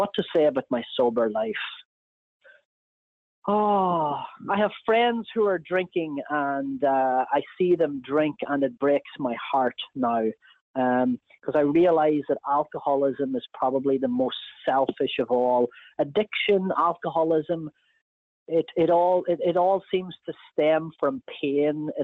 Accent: Northern Ireland, United Kingdom; a second memoir about growing up in Northern Ireland

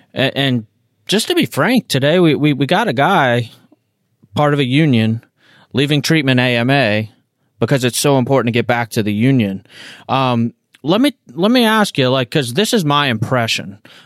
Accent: Florida, United States; I'm from South Florida. We never had unions down here.

